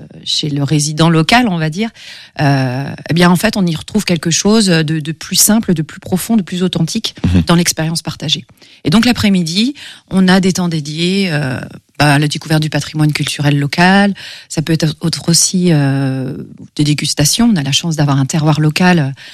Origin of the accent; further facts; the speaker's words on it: Pays de la Loire, France; j'ai 46 ans, tout fraîchement. Je viens de la campagne segréenne. J'ai grandi dans une ferme